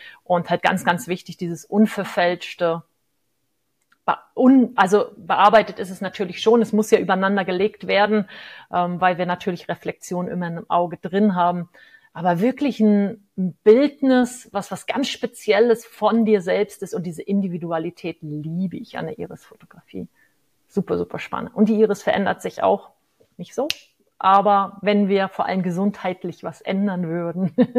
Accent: Kiel, Schleswig-Holstein, Germany; Du wohnst ja in meiner Ursprungsstadt, also wo ich geboren bin, in Kiel. Ich komme ja ursprünglich aus Kiel.

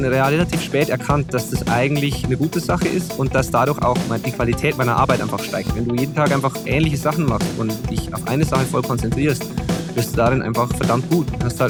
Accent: Zwiesel, Bavaria, Germany; now in Kirchdorf im Wald, Germany; Also Zwiesel ist in der Tat mein Heimatort, auch wenn ich da mittlerweile zwar nicht mehr wohne. Also mein Studio ist noch da. Ich wohne aber in einem Dorf, das heißt genauso, wie es auch wirklich ist. Also ich wohne in Kirchdorf Öd und Kirchdorf Öd ist ein Teil von Kirchdorf im Wald.

